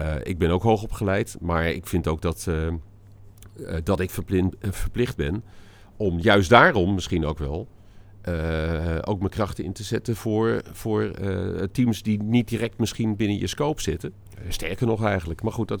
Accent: Utrecht, Netherlands; also born or lived in Geldermalsen; als echte Utrechter moet ik daar wel een kritische opmerking over maken.

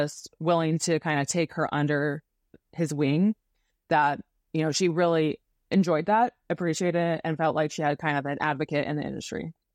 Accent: Oregon, United States; I'm from Oregon, and I had never really heard that very much.

